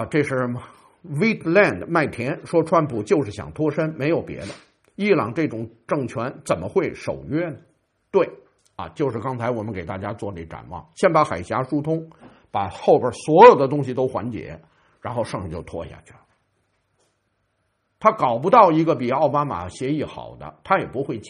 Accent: Beijing, China; 你比如说我是北京人嘛，我有上海朋友，我们处的还特别好。

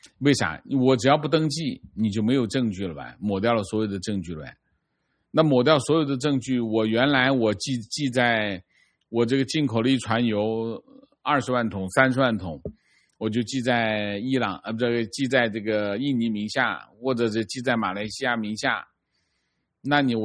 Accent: Xin'anjiang, Zhejiang, China; 我们老家是杭州千岛湖下游新安江，新安江镇啊

